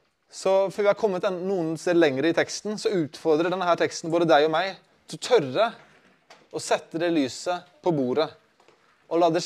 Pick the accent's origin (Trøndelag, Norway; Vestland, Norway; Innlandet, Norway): Vestland, Norway; Sotra; Jeg gravde ned som barn en liten kiste i hagen vår hjemme på Sotra, da jeg var liten.